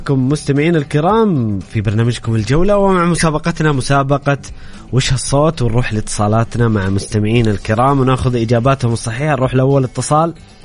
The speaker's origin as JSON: {"language": "Arabic", "town": "Jeddah", "region": "Makkah Province", "country": "Saudi Arabia", "said": "فاهم عليك أنا جداوي زيك"}